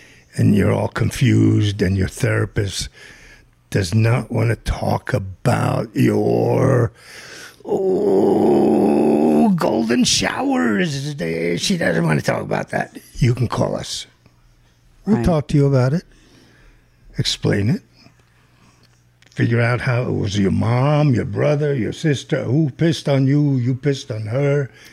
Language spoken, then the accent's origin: English; Italy; I'm from Italy.